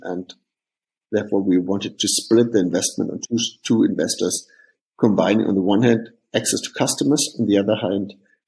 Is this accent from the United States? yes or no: no; Hofheim, Hesse, Germany; we are from the big town of Hofheim, which will nobody know, which listens to this podcast probably. So there are some founders from this lovely town with 40,000 people.